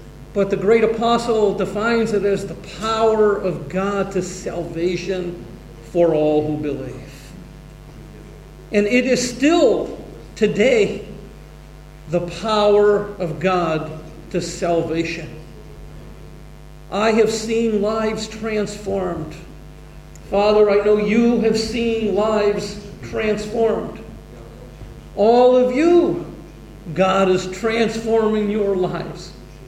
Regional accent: Buffalo, New York, United States; I am from Buffalo, New York.

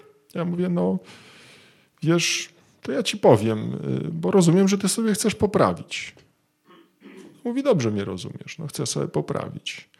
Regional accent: Świętokrzyskie Voivodeship, Poland; Ja pochodzę z województwa świętokrzyskiego i znam dane dotyczące województwa świętokrzyskiego.

